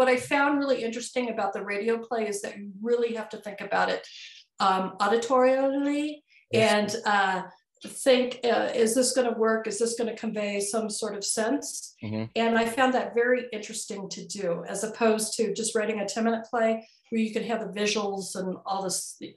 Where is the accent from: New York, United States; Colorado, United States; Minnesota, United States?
Colorado, United States; I did a collaboration about Columbine, since I'm from Colorado.